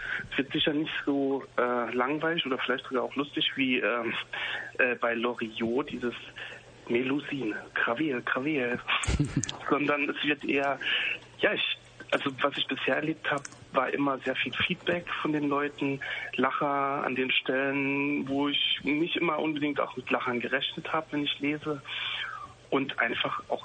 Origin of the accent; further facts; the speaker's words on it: Saarland, Germany; komme eigentlich aus dem Hochwald, aus dem Saarland, aus dem nördlichen Saarland, wo auch … herkommt, die den Grand Prix damals gewonnen hat, 82.